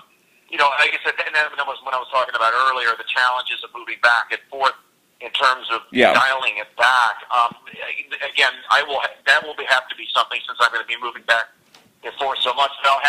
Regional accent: Houston, Texas, United States; I grew up here basically. I'm not originally from Houston, but I've been here since I was five.

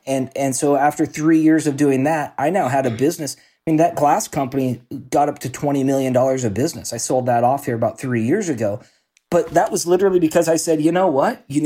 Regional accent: Salem, Oregon, United States; So grew up and born and raised in Salem, Oregon. And my dad was in construction. My mom worked for the local high school.

